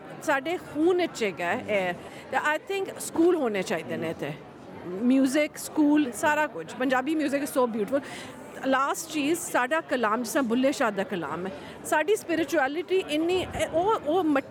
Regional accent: Punjab, Pakistan; now in Australia; ਮੈਂ ਮੁਸਲਮਾਨ ਹਾਂ ਪਰ ਮੈਂ ਆਸਟ੍ਰੇਲੀਅਨ ਵੀ ਹਾਂ, ਅਤੇ ਮੈਂ ਪੰਜਾਬ ਤੋਂ ਹਾਂ, ਪਾਕਿਸਤਾਨ ਤੋਂ ਹਾਂ

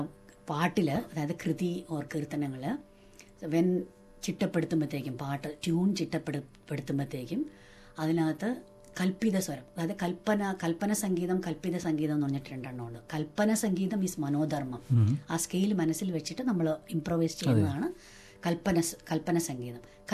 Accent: Thiruvananthapuram, Kerala, India; തിരുവനന്തപുരത്ത് ജനിച്ചു വളർന്ന കാരണം തിരുവനന്തപുരത്ത് സരസ്വതി മണ്ഡപം എന്ന് പറഞ്ഞ് തന്നെ പത്മനാഭസ്വാമി ക്ഷേത്രത്തിൻ്റെ അടുത്ത് ഒരു മണ്ഡപമുണ്ട്.

